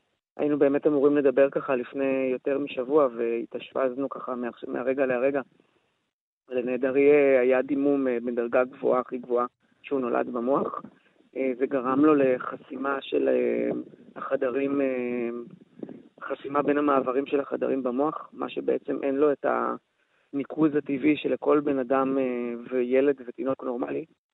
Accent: Tirat Zvi, Northern District, Israel; אני במקור מקיבוץ דתי, טירת צבי

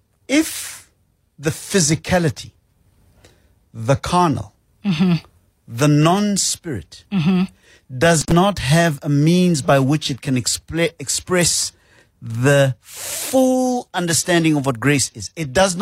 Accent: South Africa; first language Zulu; English is a second language; And sometimes English does not have the words or the terms or the ideas to express an idea or a notion or a feeling that I can only express in isiZulu or Sepedi.

